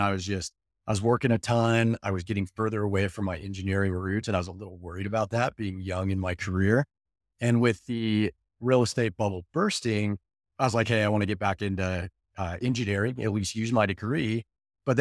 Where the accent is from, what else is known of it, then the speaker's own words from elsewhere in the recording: Colorado, United States; So I was born and raised here in Colorado, went to the Colorado School of Mines.